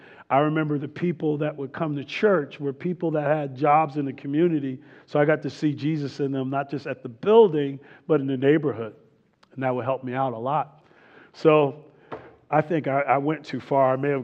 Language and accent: English; New Jersey, United States; I grew up in New Jersey, and I know there's some Jersey guys here.